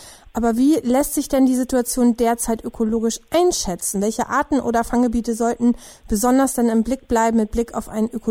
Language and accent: German; Hamburg, Germany; Ich komme ja ursprünglich, ich bin gebürtige Hamburgerin, also ich bin so mit Fischessen groß geworden.